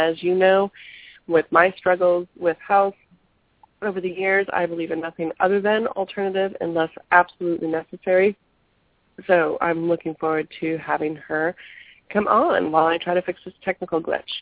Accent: Miami, Florida, United States; I'm from Miami, so I totally get it.

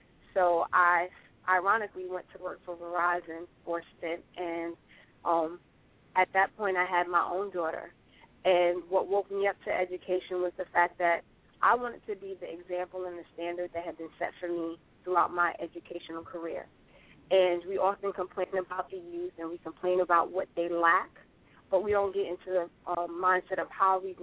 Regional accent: Brooklyn, New York, United States; I was born and raised in Brooklyn. My parents are both immigrants to this country. My dad is from Honduras. My mom is from Guatemala.

